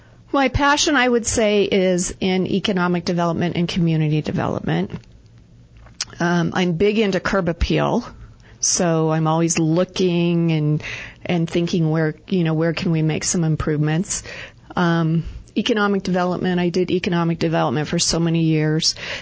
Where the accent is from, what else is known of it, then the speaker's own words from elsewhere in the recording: Indiana, United States; Originally, I'm from Indiana, and I most recently came from Laguna Woods, which is by Irvine in California